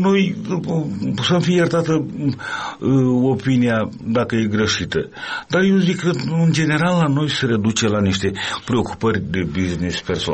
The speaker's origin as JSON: {"language": "Romanian", "country": "Moldova"}